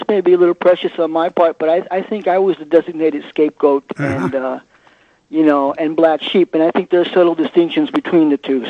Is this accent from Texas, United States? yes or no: no; New York, United States; that growing up in New York wasn't so much the culprit, but my suffering could not be disconnected completely from New York because I didn't grow up in any place other than New York, obviously.